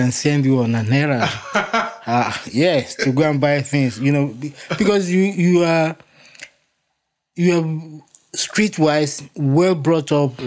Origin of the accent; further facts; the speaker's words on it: Ibadan, Oyo, Nigeria; also born or lived in Akure; You know, well, I was born in Akure, and I think we came to Ibadan, which is in Oyo State, in the 60s. I remember we were living in Okado